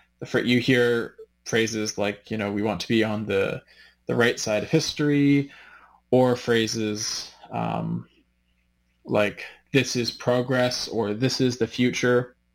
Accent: Canada; in my case as a Canadian

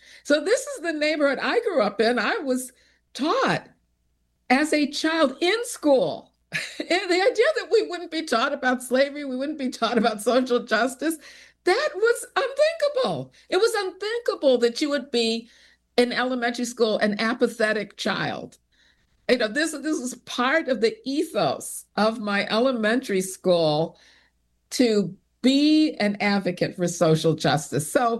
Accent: Chicago, Illinois, United States; because I grew up in Chicago in a very diverse community, Hyde Park Kenwood, on the south side of Chicago.

